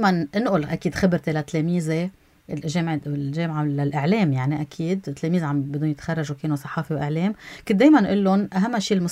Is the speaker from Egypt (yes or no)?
no; Baabda, Mount Lebanon, Lebanon; حبيت جايره لضيعتي لبعبدة